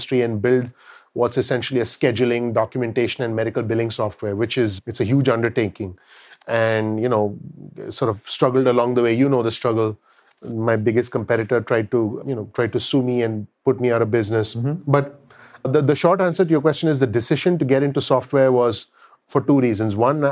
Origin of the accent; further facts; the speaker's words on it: India; first language Hindi; English is a second language; I was born and raised in India. And so I can not only converse Hindi, which is my native tongue